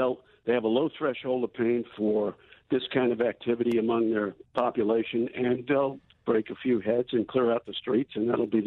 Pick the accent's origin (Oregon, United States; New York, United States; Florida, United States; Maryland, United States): New York, United States; also born or lived in New Jersey; Originally Brooklyn, and then I was born in Brooklyn, and then when they built the projects in Long Island City